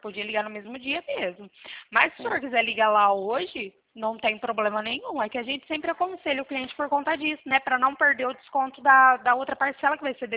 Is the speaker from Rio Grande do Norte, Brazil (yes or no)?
no; Bebedouro, São Paulo, Brazil